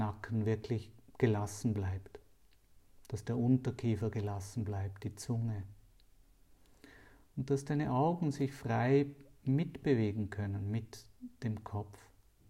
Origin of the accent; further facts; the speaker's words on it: Zurich, Switzerland; Also ich bin Zürcher, aber mein Heimatort liegt in Bern.